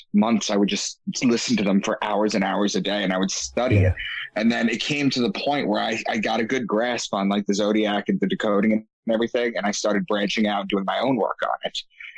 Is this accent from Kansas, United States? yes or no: no; Long Island, New York, United States; also born or lived in Boston; I'm from Long Island, and I live in Long Island again, but I moved to Boston for a job.